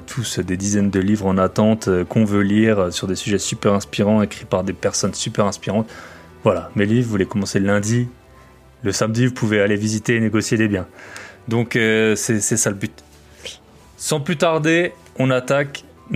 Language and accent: French; Grand Est, France; Moi je suis alsacien au départ